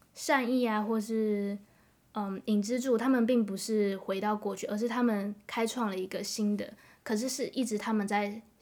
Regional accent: Taipei, Taiwan; now in Tainan, Taiwan; 我是台北人，然后来到台南念大学，然后现在也在念研究所。

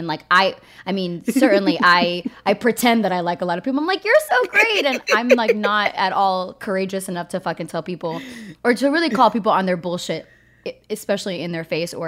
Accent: East Coast, United States; and I'm from Colombian heritage, and I grew up in the East Coast.

